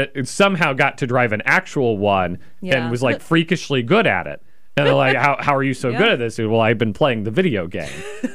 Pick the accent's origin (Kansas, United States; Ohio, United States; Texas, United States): Kansas, United States; I always tell people my first NASCAR race wasn't until I moved out here. I grew up in Kansas. We didn't have NASCAR racing.